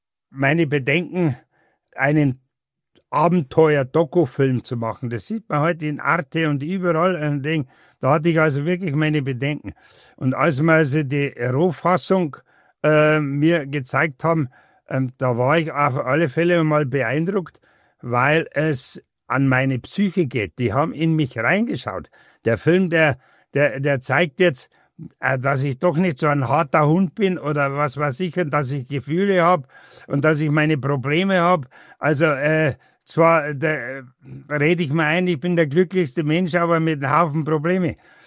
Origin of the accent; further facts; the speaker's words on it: Wrocław, Lower Silesian Voivodeship, Poland; moved away; Ich bin aus Breslau geflohen